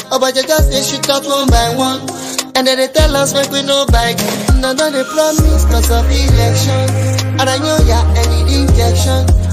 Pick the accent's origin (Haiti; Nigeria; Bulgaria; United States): Nigeria; I'm a Nigerian.